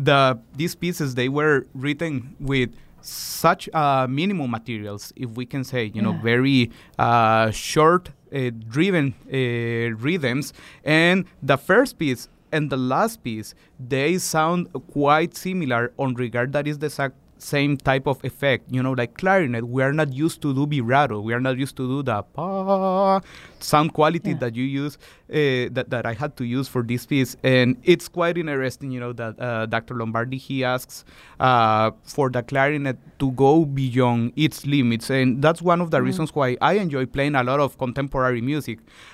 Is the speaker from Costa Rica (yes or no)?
yes; Costa Rica; very, very similar to the community in which I grew up in Costa Rica